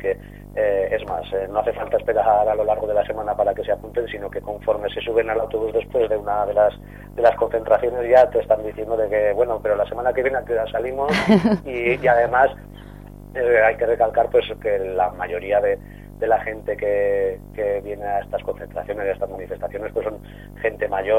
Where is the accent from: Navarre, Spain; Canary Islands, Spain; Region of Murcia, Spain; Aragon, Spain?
Aragon, Spain; Azuara; aquí en Azuara, por ejemplo, yo te hablo ya de lo que más conozco, ¿no? Que es mi pueblo.